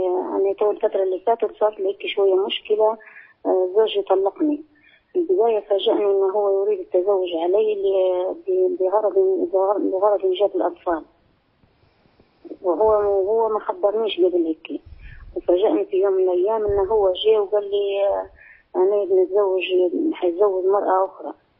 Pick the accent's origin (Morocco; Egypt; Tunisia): Morocco; أنا أصلي من المغرب نرجع من المغرب.